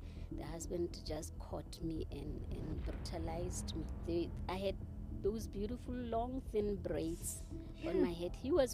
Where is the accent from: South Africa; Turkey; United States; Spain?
South Africa; Warrenton, Northern Cape; now in Kimberley, South Africa; I'm from the Northern Cape in a small town called Warrenton, but I live in Kimberley, the capital city of the Northern Cape.